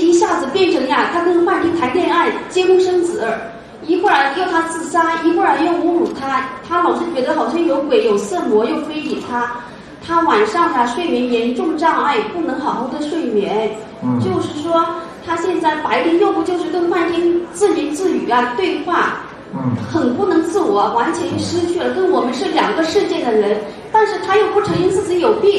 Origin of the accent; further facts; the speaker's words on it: Hunan, China; 因为我是从湖南来的，很远很远。